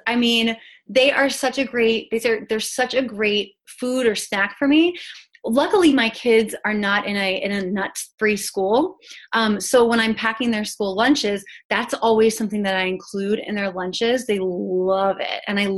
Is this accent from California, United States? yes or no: no; Hershey, Pennsylvania, United States; You know, again, I'm from Hershey, Pennsylvania